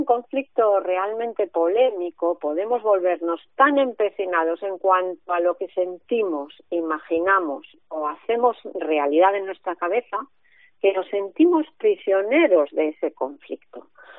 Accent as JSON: {"language": "Spanish", "town": "Santander", "region": "Cantabria", "country": "Spain", "moved": "as an adult", "lives_now": "Valladolid, Spain", "said": "yo por ejemplo, que soy de Santander, pues me vine a Valladolid a trabajar."}